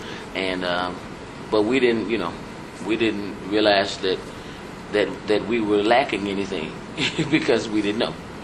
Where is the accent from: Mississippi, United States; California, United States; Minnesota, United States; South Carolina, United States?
Mississippi, United States; Clarksdale; I was born here in Clarksdale, Mississippi. Yeah.